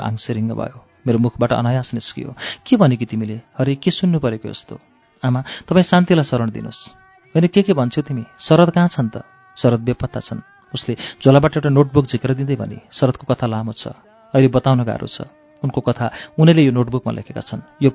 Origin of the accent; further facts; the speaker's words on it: Madhesh Province, Nepal; accent: Pahadi; म जन्मले मधेसी जनजाति हुँ, मैले पहाडी जनजाति केटासँग बिहा गरेकी हुँ, म काठमाडौँमा पढेकी हुनाले मेरो बोलीचाली पहाडीको जस्तो भएको मात्रै हो। सबभन्दा पहिले म नेपाली हुँ, अनि मधेसी हुँ, अनि पहाडी हुँ।